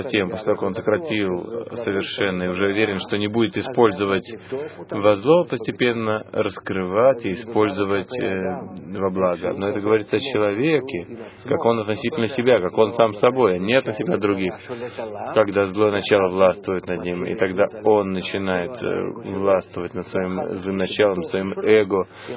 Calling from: Kiryat Gat, Southern District, Israel; Я говорю из Криат-Гата.

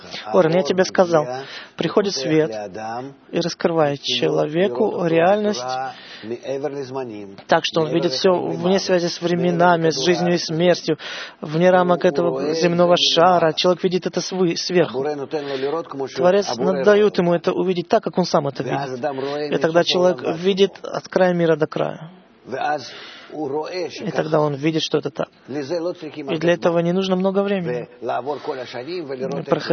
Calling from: Jerusalem, Jerusalem District, Israel; я из Иерусалима.

